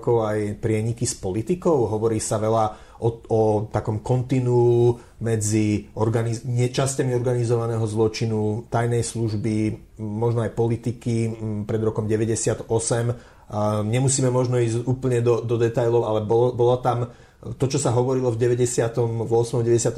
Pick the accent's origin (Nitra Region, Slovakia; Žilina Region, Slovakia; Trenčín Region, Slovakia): Trenčín Region, Slovakia; keď vyrastal som na Hornej Nitre